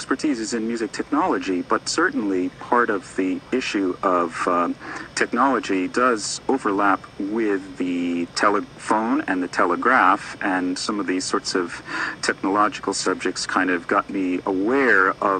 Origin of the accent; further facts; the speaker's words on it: United States; now in United Kingdom; Well, we came here originally from the United States about 6 years ago to take up posts at Kingston University.